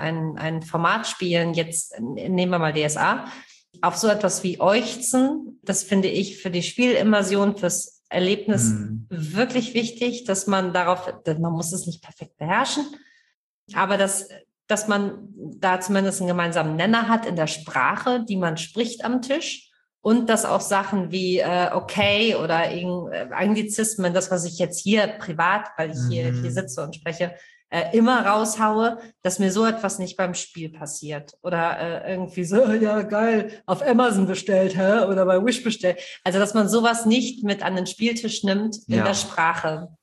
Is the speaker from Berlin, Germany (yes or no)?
no; Kiel, Schleswig-Holstein, Germany; Da, klar, ich komme aus Kiel. Ich sage immer eher so, hänge es und träge es.